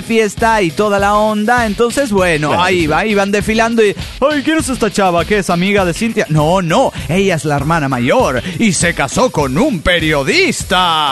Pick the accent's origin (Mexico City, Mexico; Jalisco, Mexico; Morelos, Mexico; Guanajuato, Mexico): Mexico City, Mexico; de la antigua Tenochtitlán en México.